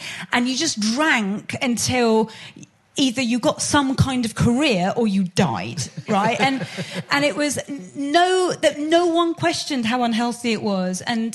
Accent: United Kingdom; Because mostly I'm like, I'm as British as the rest of you.

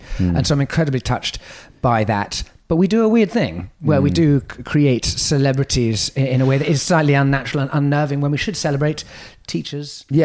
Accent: United States; on a physical ocean of me being an American and my wife being back in the UK

